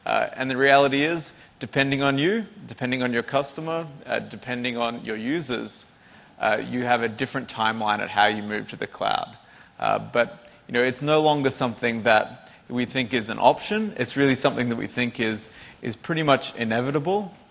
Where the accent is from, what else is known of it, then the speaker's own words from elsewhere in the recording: Australia; now in Seattle, United States; So I'm based out of Seattle, Washington, in the United States. I'm originally from Australia